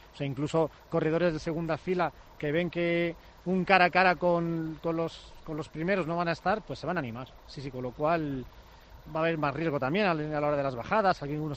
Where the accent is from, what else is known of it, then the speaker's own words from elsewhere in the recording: Community of Madrid, Spain; si me pongo aquí un poco castizo, ¿no?, que soy madrileño